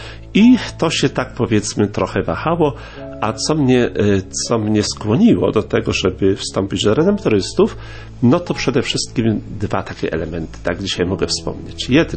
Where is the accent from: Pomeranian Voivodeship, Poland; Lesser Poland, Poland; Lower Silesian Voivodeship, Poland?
Lesser Poland, Poland; Przyszowa; bo pochodzę z takiej miejscowości Przyszowa, tam na południu Polski